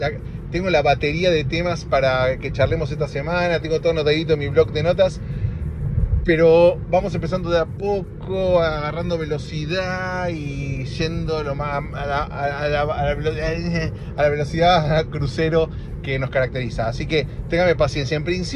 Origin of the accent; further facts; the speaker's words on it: Argentina; Si yo soy argentino, en realidad no soy. Bueno, sí.